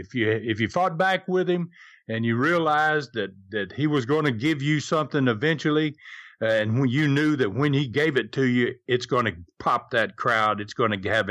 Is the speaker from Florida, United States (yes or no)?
yes; Florida, United States; I really appreciate my home state there, Florida, and business is always good there, and it is home.